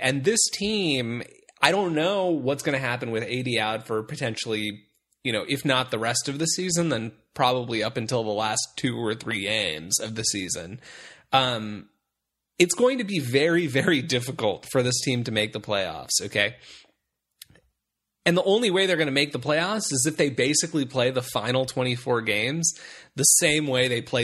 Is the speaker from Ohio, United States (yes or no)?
yes; Cleveland, Ohio, United States; because me too, you know, I'm from Cleveland.